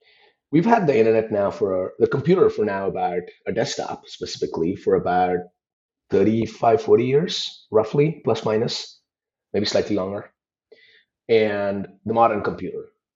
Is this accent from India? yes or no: yes; India; I grew up in India, and I paid 20 rupees or something for an hour.